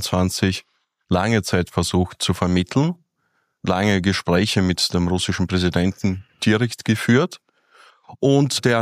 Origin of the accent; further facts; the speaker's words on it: Germany; born there; Allerdings bin ich kein gebürtiger Russe, sondern gebürtiger Deutscher mit ukrainischen, aber auch russischen Wurzeln.